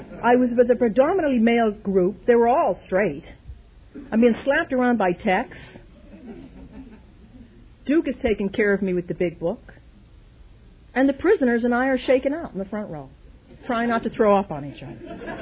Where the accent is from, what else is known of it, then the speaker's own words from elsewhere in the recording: Ireland; Even though I'm Irish, I am not exaggerating at all.